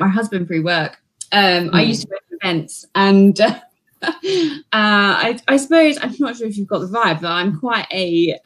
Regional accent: East of England, United Kingdom; because I'm originally from Essex.

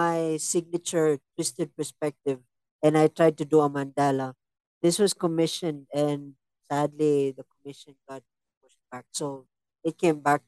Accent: Philippines; Unang-una, I grew up here in the Philippines.

